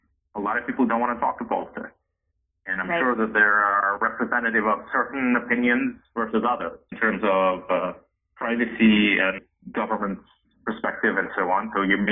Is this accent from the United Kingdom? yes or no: no; Israel; I come from Israel, so we have some interesting debates with pollsters in Israel